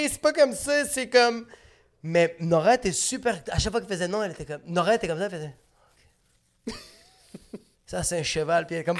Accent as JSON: {"language": "French", "country": "Lebanon", "said": "Je dis, je suis libanaise."}